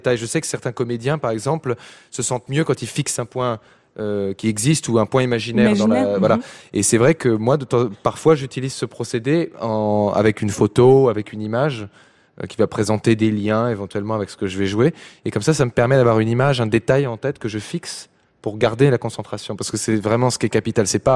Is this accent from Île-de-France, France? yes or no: no; Compiègne, Hauts-de-France, France; j'ai grandi à Compiègne, et à Compiègne, j'ai suivi les études dans l'école de musique avec une professeure, Madame Munier